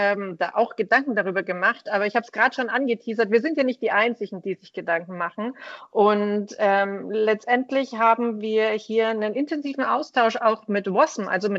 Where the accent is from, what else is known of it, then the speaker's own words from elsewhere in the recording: Bavaria, Germany; heimatlich komme ich aus dem Landesverband Bayern und war da zuvor als Landesvorsitzende tätig